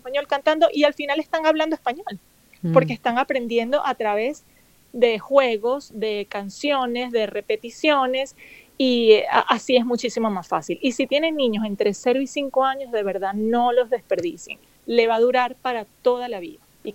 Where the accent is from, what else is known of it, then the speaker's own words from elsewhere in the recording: Venezuela; moved away; y ahora que yo salí de Venezuela, cualquier venezolano que yo me encuentre fuera de Venezuela